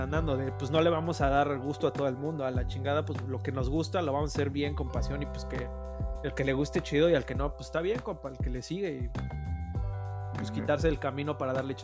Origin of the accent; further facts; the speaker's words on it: United Kingdom; accent: British; Spanish is a second language; Y ahora ya no puedo hablar con mi acento británico y me cuesta el trabajo. Pero sigo utilizando las mismas palabras, entonces se oye como si tuviera un pedo mental. Y mi tía y mi primo allá en Inglaterra pues se encabronan cada que voy.